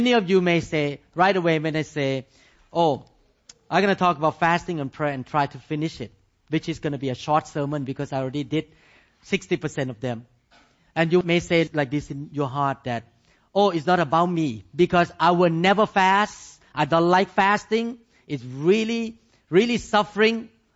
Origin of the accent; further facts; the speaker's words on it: Thailand; English is a second language; Many of you did not grow up in the country that you have a king. I grew up in Thailand and we have a king.